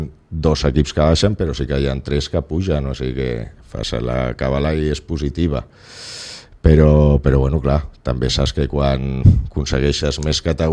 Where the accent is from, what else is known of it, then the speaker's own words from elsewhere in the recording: Sitges, Catalonia, Spain; Memòria de que som gent de Sitges.